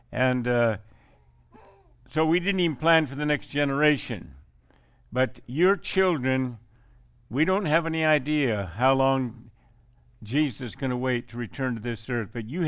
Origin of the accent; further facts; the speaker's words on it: Columbus Junction, Iowa, United States; born there; and he found a shack along the Iowa River, right on the Iowa River, southeastern Iowa. And there I was born in Columbus Junction, February 27th, 1935.